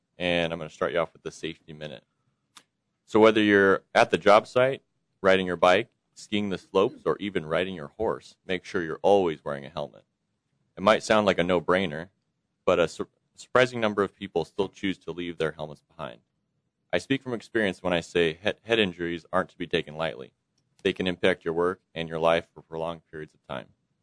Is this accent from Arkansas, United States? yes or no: no; Wenatchee, Washington, United States; And I'm born and raised in Wenatchee, and went to school at WSU and came right back and got to work.